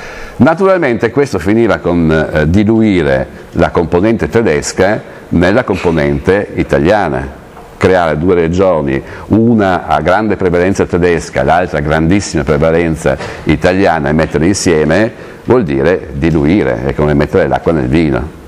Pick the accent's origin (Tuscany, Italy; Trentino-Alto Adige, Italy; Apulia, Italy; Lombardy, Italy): Trentino-Alto Adige, Italy; Bolzano; born there; io sono nato a Bolzano infatti